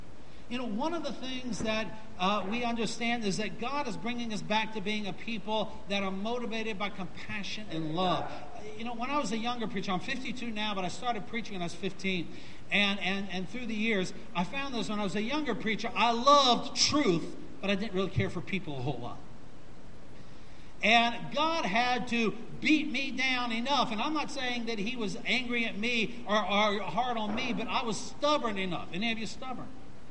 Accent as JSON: {"language": "English", "region": "Virginia", "country": "United States", "tie": "born or raised there", "also_born_or_lived": "Hawaii / Cuba", "said": "I was born in Hawaii, lived in Cuba for 4 years. My dad was Navy, and then grew up near Virginia Beach."}